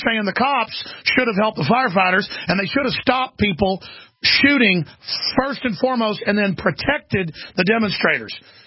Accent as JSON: {"language": "English", "town": "Rockwall", "region": "Texas", "country": "United States", "tie": "born or raised there", "said": "Listen, I grew up in Rockwall, Texas, where later the police and the sheriff got busted dealing drugs, just like I said they were."}